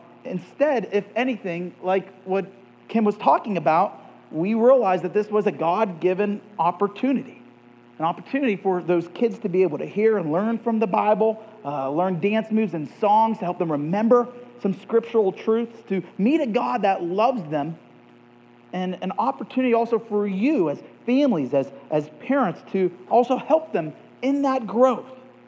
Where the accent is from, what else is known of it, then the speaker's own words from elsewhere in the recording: Youngstown, Ohio, United States; I'm from Youngstown, Ohio, and we have lots of crime family connections, okay?